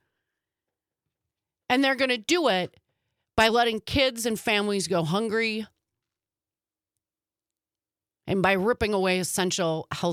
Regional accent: Wisconsin, United States; as a human being, as an American, I know that we express our values as Wisconsinites, as Americans

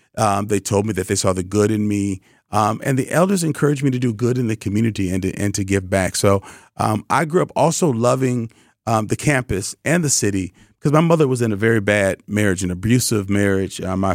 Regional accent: Madison, Wisconsin, United States; And so I grew up in Madison.

